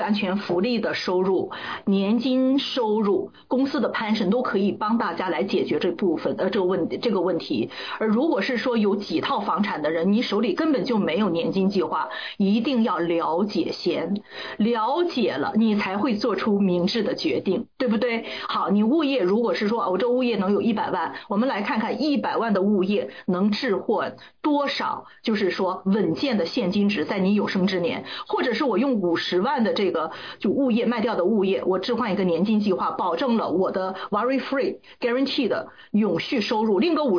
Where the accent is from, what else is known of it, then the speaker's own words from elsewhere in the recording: China; 我们都中国人嘛